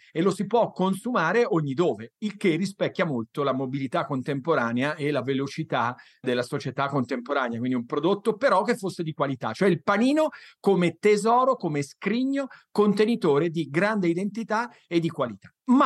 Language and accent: Italian; Tuscany, Italy; io sono toscano